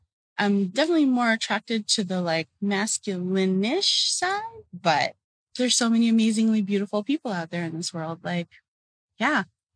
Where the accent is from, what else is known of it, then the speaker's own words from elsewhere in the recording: Los Angeles, California, United States; first language Tagalog; also born or lived in Philippines; I moved from the Philippines at 4 years old to Los Angeles with my mom to join my dad and the rest of his family. But I grew up in Los Angeles.